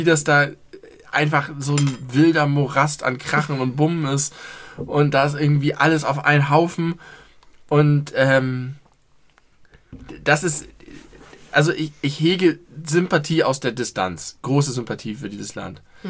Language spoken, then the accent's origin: German; Schleswig-Holstein, Germany; Schleswig-Holstein ist gefühlt meine Heimat. Ich fühle mich auch tatsächlich dem Norden sehr verbunden, der Landschaft und den Leuten und so.